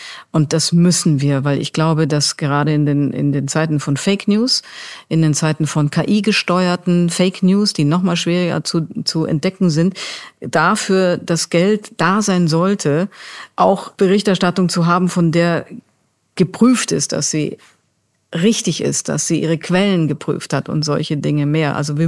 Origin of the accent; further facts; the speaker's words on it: Bavaria, Germany; Ich bin total areligiös. Also das war ja schon, als ich konfirmiert wurde. Aber ich habe einfach eine Gemeinde damals gehabt, in der ich aufgewachsen bin in Bayern